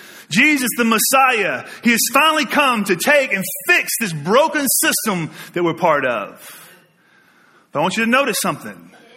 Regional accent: the South, United States; Growing up in the South, we've had donkeys.

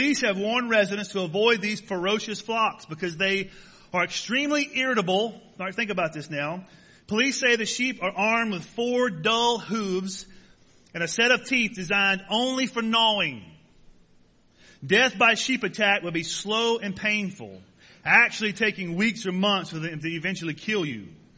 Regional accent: Mississippi, United States; I growing up in Mississippi, there were goat farmers and there were sheep farmers.

